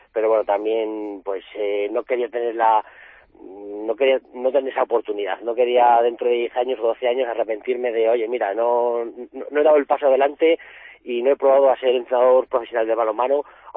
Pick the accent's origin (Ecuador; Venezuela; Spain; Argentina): Spain; Salamanca, Castile and León; yo soy de Salamanca